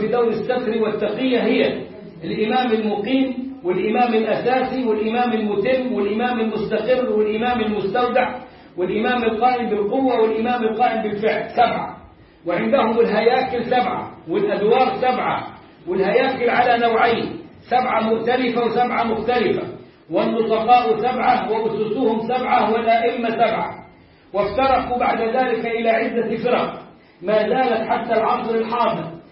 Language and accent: Arabic; Egypt; ولهم حي عندنا في مصر